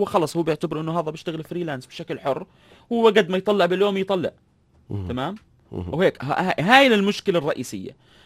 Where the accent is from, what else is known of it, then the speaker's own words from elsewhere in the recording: Jordan; في على فكرة المنصات الأرضية عندنا في الأردن في عقود عمل بينها وبين الإدارات